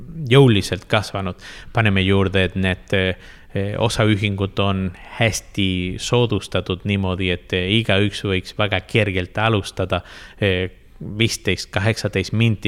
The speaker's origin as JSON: {"language": "Estonian", "country": "Chile", "second_language": "Estonian", "lives_now": "Estonia", "said": "Siis tulime selles riigis nagu Chiilist 13 200 kilometrit kaugusel"}